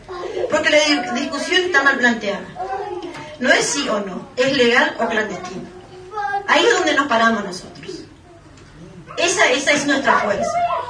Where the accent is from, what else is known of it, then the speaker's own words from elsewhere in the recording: Puerto Iguazú, Misiones, Argentina; muchas de nosotras nacimos acá en Puerto Iguazú, como yo, por ejemplo, que soy acá de Puerto Iguazú y criada en esta ciudad.